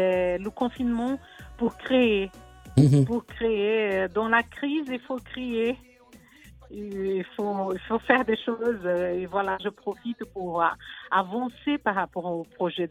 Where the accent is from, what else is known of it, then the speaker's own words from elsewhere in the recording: Brazil; French is a second language; now in Paris, France; Je suis très bien accueillie en France, mais je serai toujours une brésilienne à Paris. Et je peux aimer les deux pays